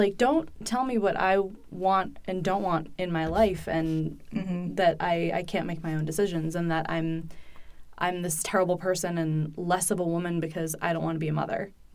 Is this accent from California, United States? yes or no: no; Massachusetts, United States; moved away; also born or lived in New York / Georgia; Because I grew up in Massachusetts. I also lived in New York. I also lived in Georgia. And now I'm here in Utah.